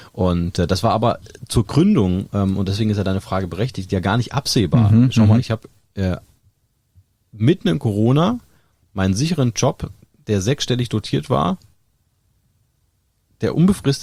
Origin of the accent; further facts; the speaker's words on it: Kassel, Hesse, Germany; now in Oldenburg, Germany; Hab dann meine Zelte in Kassel, wo ich herkomme, abgebrochen, bin nach Oldenburg gegangen